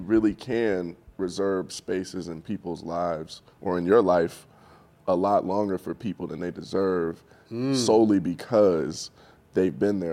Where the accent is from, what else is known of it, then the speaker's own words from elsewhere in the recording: Cleveland, Ohio, United States; I'm from Cleveland.